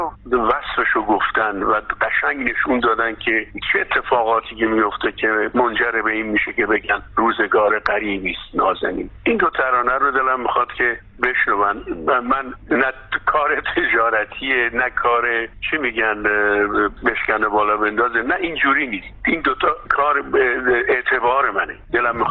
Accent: Iran; moved away; آرزومون اینه که بتونیم بریم به وطنمون و کنار هموطنانمون باشیم و توی ایران زندگی بکنیم.

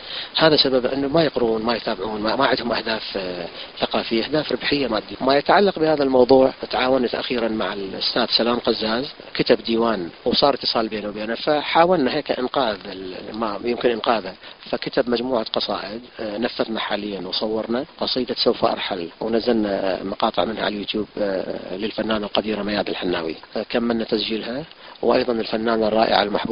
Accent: Iraq; وهذا وسام على صدري كوني عراقي

